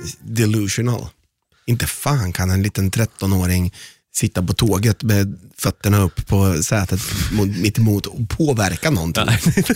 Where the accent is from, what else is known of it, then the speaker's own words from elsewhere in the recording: Malmö, Skåne, Sweden; Vi är från Malmö.